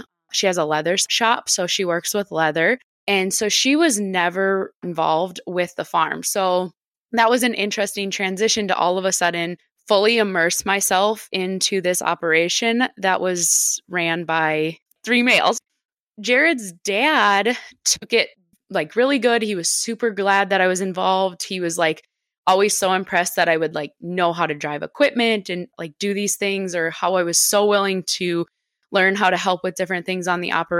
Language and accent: English; Minnesota, United States; Okay, so I am from central Minnesota. So like Jess said, kind of across the pond. So I'm from the United States